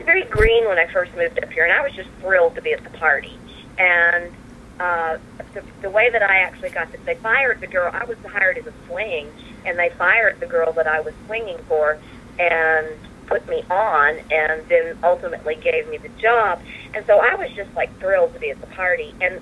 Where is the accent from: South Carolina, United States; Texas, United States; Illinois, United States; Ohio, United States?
Texas, United States; Houston; Well, if you want to know, honestly, I'm a Texan, and I grew up in Houston, I mean, the Houston area, and I knew.